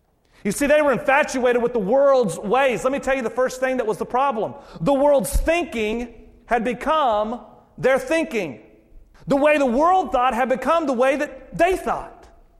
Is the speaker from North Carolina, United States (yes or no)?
yes; North Carolina, United States; I grew up in North Carolina, and in North Carolina, you have people like me. They call them rednecks. And anyway, I'm kind of a little bit of a redneck from North Carolina.